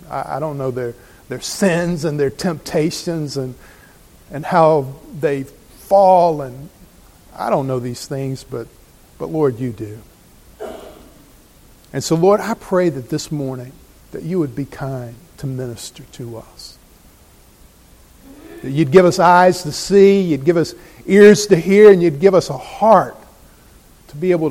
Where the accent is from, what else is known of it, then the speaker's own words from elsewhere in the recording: the South, United States; now in Boston, United States; I grew up in the South. You can tell, right? Y'all thought I was from South Boston. I grew up in the South, and so I wasn't from Boston.